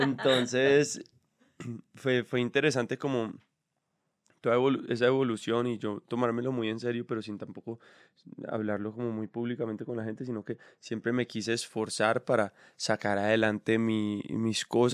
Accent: Medellín, Antioquia, Colombia; also born or lived in Cartagena; Yo nací el año que mataron a Pablo Escobar. Entonces seguía muy, muy fuerte la cosa en Medellín. Nos fuimos a Cartagena y después de Cartagena nos queríamos ir a vivir a Bogotá.

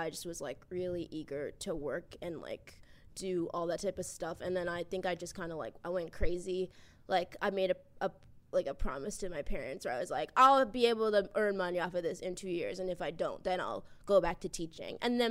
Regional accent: Boston, Massachusetts, United States; I'm from Boston.

